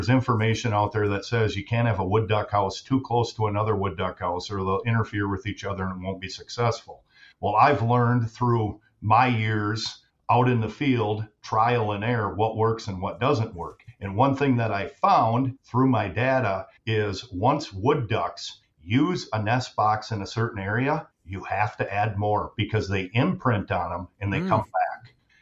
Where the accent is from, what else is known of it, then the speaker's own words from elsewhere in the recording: Minnesota Lake, Minnesota, United States; I grew up down here, south of Mankato, Minnesota Lake, Minnesota.